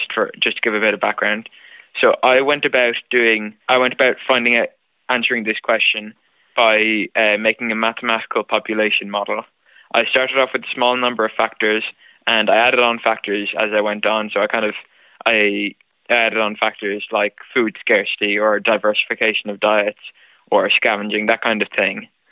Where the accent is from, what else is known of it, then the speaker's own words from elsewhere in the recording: Tramore, County Waterford, Ireland; So, yeah, I am from Tramore. I'm in first year now. I'm 13 years old doing the project.